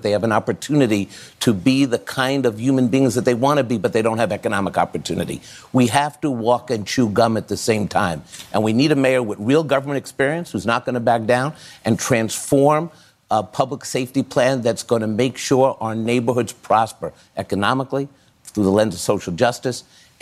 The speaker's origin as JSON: {"language": "English", "town": "Washington Heights", "region": "New York", "country": "United States", "tie": "born or raised there", "said": "I'm a kid from Washington Heights. I grew up in the 1970s when there were 2,000 murders a year. I remember when the A train was a rolling crime scene."}